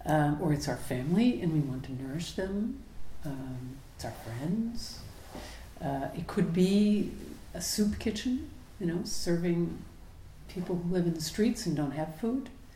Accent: United States; now in France; Of course, I'm an American cooking a French meal, but I've lived here so long that I'm probably as much French

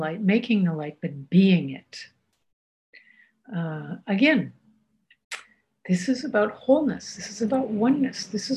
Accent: United States; because I'm an American

